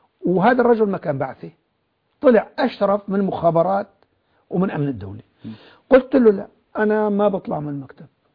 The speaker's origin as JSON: {"language": "Arabic", "town": "Jarjanaz", "region": "Idlib Governorate", "country": "Syria", "said": "وأنا عادة آتي إلى الكراج من قريتنا جرجناز إلى المعرة"}